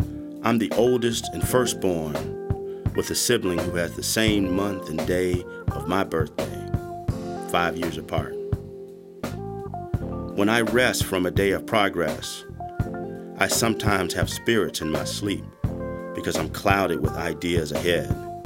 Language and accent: English; Washington, District of Columbia, United States; Although I get fed up on the quarrel that goes on in my hometown, I'll always love D.C.